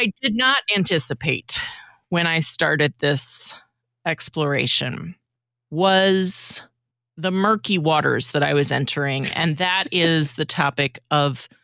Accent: Iowa, United States; I grew up in Iowa.

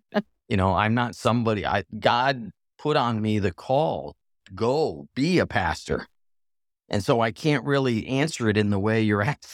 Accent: Hawaii, United States; growing up in Hawaii, my parents didn't stress race.

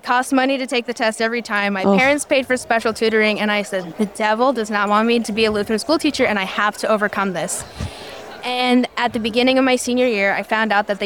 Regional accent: Omaha, Nebraska, United States; And I grew up in Omaha, Nebraska.

